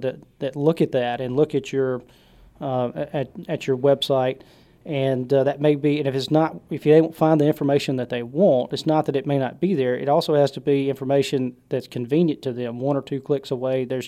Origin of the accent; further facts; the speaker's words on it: Mississippi, United States; I grew up in Franklin County. And even though that's a very, very rural county, probably the smallest population in Southwest Mississippi